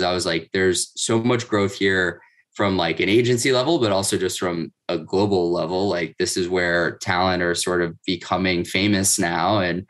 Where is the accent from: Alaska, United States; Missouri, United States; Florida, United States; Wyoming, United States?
Florida, United States; Miami; So went back to Florida. I'm from Miami originally and went to law school at University of Florida in Gainesville